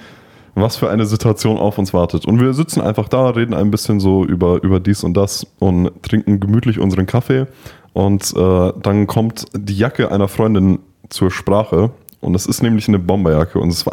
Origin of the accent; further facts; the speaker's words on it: Bavaria, Germany; Ja, ich komme ja aus der Oberpfalz, nicht?